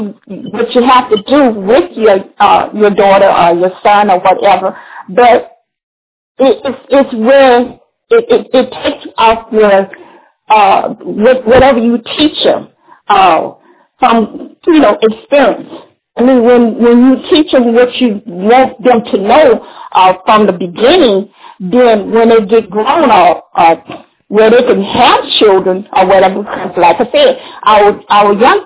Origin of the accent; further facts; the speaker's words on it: Tampa, Florida, United States; I'm from Tampa, Florida, and I walk in my neighborhood